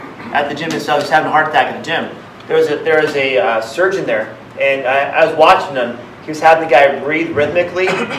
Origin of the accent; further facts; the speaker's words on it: Philippines; now in United States; Yeah, I'm Filipino.